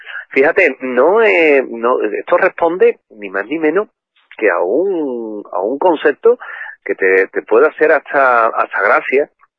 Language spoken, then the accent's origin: Spanish; Spain; lo supersticiosos que somos los españoles